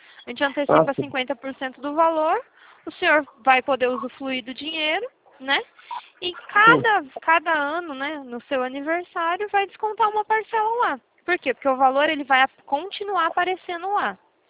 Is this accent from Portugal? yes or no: no; Rancharia, São Paulo, Brazil; Ah, eu sou de Rancharia.